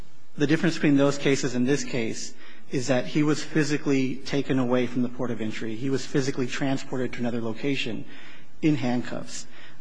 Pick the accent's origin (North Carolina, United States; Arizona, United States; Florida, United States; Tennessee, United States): Arizona, United States; Douglas; I've crossed the border thousands of times. I'm from Douglas, Arizona.